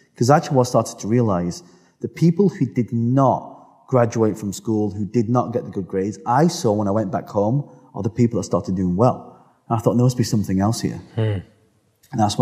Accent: England, United Kingdom; born there; No, I was born in England. I was born in England, but my parents, they came from Hong Kong. So though they call me a BBC, a British-born Chinese.

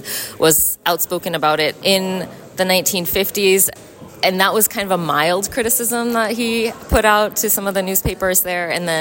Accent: Kyoto, Japan; I'm from Kyoto, Japan. I'm a researcher and educator in Kyoto.

